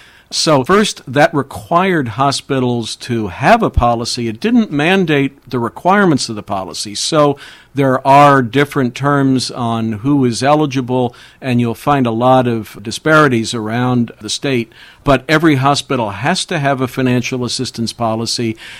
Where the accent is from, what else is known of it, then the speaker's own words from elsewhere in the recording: Virginia, United States; I come from Northern Virginia, where we have several large hospital systems